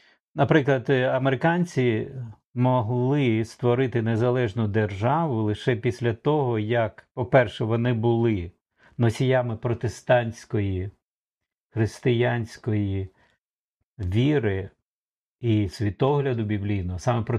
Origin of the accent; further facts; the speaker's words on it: Kharkiv, Kharkiv Oblast, Ukraine; Як харків'янин, я потерплю трохи.